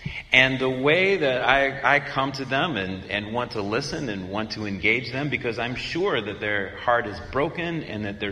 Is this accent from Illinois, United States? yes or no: no; Missouri, United States; I grew up in Missouri. So all over Missouri, it's Route 66 land.